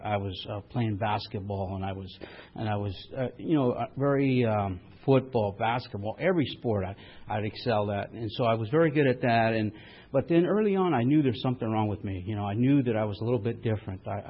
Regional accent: San Jose, California, United States; born there; and I was born in San Jose, California, and to Mexican, and I speak fluent Spanish, and we grew up poor.

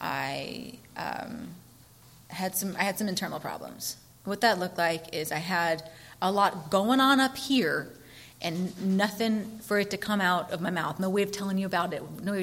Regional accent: San Diego, California, United States; also born or lived in North Carolina; But anyways, I was born in North Carolina, and you know, we moved to San Diego when my dad went into the reserves, and so I started school here. I was in the first grade here.

